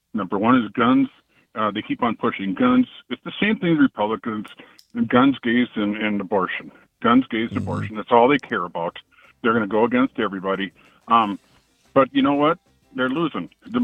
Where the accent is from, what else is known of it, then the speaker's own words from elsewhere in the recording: Spooner, Wisconsin, United States; I'm from Spooner. I do listen on that station.